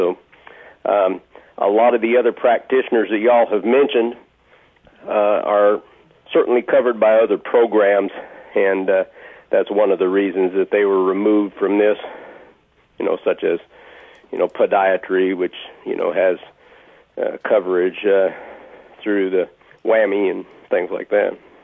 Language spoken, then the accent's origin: English; Alaska, United States; Born and raised in Alaska, had to leave to attend dental school. Returned, and I've practiced for 32 years now.